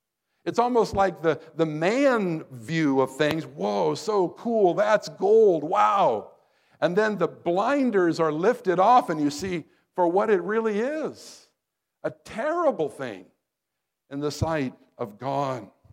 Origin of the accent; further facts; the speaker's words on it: United States; because you Russians were going to kill us Americans. And we were afraid as little kids growing up.